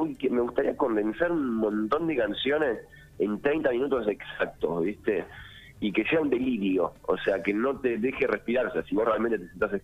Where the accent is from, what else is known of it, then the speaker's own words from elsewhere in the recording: Mar del Plata, Buenos Aires Province, Argentina; born there; now in Buenos Aires, Argentina; Nací en Mar del Plata y me mudé a Buenos Aires. Yo estoy viviendo en Buenos Aires hace un año y medio, más o menos. Sí, un año y medio, exactamente. Hace un par de días, de un año y medio. Y estoy en Buenos Aires, en Balvanera